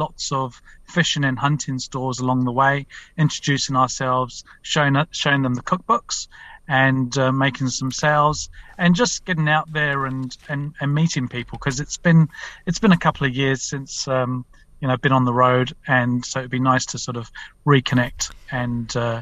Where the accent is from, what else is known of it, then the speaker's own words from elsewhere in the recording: London, United Kingdom; also born or lived in Scotland; We lost everything in a war in Cyprus. And then came to London. I was born in Scotland originally. But, it was really tough growing up. But mum and dad did a really good job with us four boys. Just grew up opposite a large park in London.